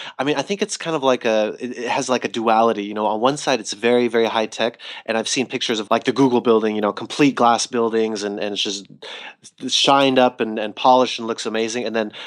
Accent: United States; Yes, I am American actually.

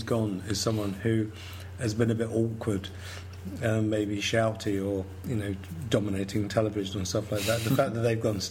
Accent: United Kingdom; I'm British, which means I'm mixed race.

